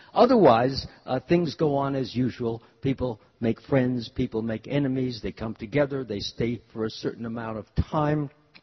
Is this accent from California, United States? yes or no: yes; Los Angeles, California, United States; I live in California. And one becomes proud of the fact that he lives in California. Yes, I'm a Californian. I'm a Los Angelinos.